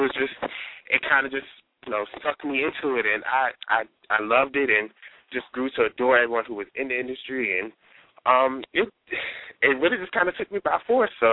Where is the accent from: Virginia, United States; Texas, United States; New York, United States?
Virginia, United States; Hampton Roads; I grew up in Hampton Roads, Virginia, not too much of a big city, but somewhat kind of suburb country area